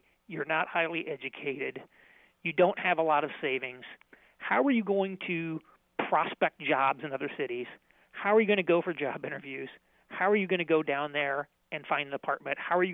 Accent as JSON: {"language": "English", "region": "Indiana", "country": "United States", "tie": "born or raised there", "said": "I grew up in Indiana. Most of Indiana is not that dissimilar from downstate Illinois."}